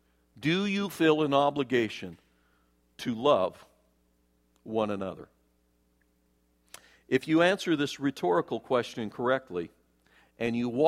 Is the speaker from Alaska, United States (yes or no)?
no; Idaho Falls, Idaho, United States; I grew up in Idaho Falls, where I was pretty isolated from the possibility of building friendships with peers.